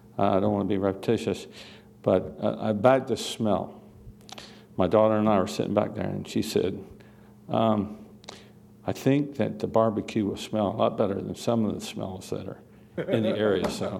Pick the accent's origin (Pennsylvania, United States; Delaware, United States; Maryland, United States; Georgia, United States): Delaware, United States; Bethany Beach; from Bethany Beach.